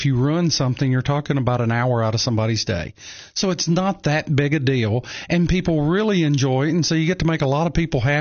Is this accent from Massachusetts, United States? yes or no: no; Tennessee, United States; also born or lived in Nashville; I grew up in West Tennessee in the cotton fields, growing up in the country. And when we were about, I guess I was 10 years old, we moved to Nashville.